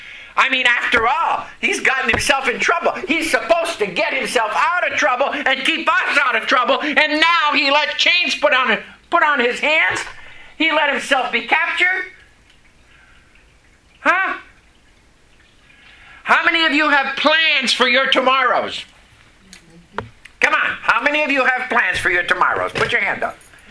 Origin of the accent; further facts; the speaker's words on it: Vermont, United States; first language French; English is a second language; also born or lived in Massachusetts; Because my first language is not English. My first language is French. So, he started to giggle, but he says, you're not talking like a Frenchman either. I says, well, here's my problem. I was brought up in Vermont and ended up living in Massachusetts.